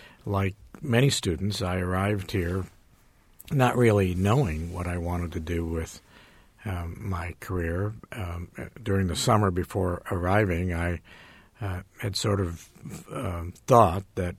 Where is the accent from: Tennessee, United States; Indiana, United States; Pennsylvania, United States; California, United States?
Indiana, United States; Goshen; Goshen, Indiana is my hometown, and some members of my family still live there, and I have many friends there that have been friends since grade school.